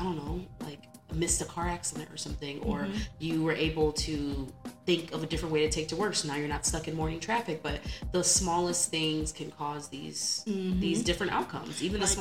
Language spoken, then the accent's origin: English; Illinois, United States; I grew up in Illinois, so the big thing was going to like Northern Illinois University or Western Illinois University or whatever.